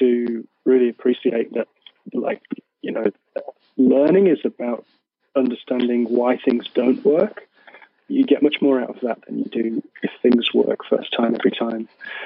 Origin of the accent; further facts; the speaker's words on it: Yorkshire and the Humber, United Kingdom; being that I'm a Yorkshireman.